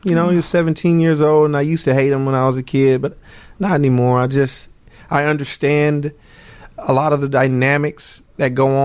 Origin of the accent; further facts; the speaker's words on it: Los Angeles, California, United States; now in Chicago, United States; We're both from California. I grew up in South Central LA. I grew up in a pretty rough environment, drugs, gangs, violence